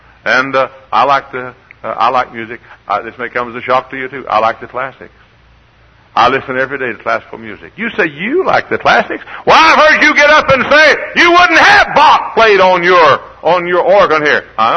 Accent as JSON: {"language": "English", "region": "Texas", "country": "United States", "said": "Now I came from Texas, boy, where we had the country and western music"}